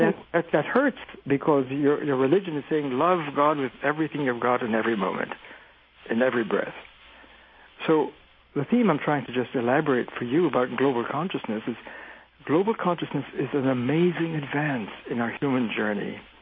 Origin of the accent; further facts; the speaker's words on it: New York City, New York, United States; also born or lived in Trinidad / Jamaica; my family originated in India. I was born in Trinidad in the West Indies and grew up 5 years there, in the Jamaica, then New York City. So I grew up in New York City. And although we had a Hindu background, it was a cultural background. I was raised in a Christian setting.